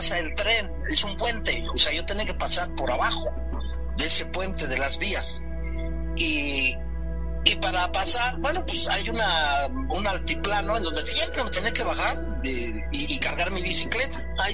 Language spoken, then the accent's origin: Spanish; Querétaro, Mexico; tener mis 2 años de vida allá en el rancho, 2 a 3 años. Ya después llegamos acá a la ciudad de Querétaro